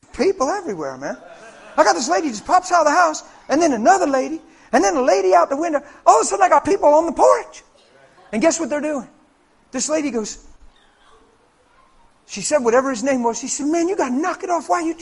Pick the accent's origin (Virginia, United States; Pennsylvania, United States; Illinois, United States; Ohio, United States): Pennsylvania, United States; York; I'm from York, PA.